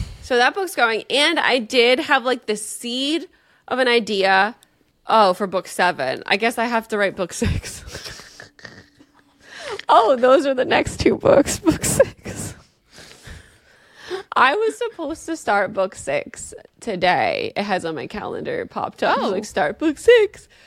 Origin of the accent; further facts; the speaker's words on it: New Jersey, United States; I'm from New Jersey. What do you want from me?